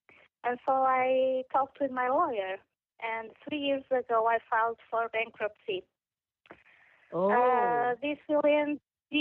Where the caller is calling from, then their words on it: Portugal; I'm calling from Portugal.